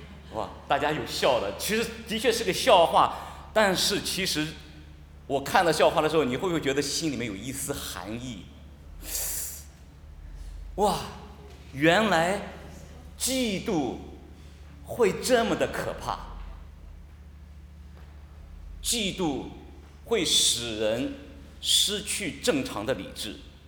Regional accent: Qingdao, Shandong, China; 哦，那两个都是我们青岛人

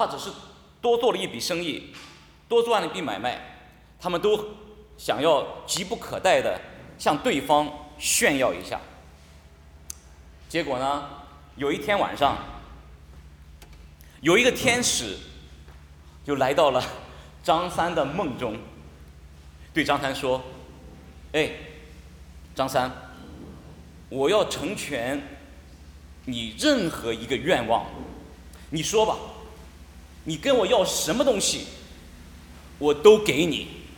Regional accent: Qingdao, Shandong, China; 哦，那两个都是我们青岛人

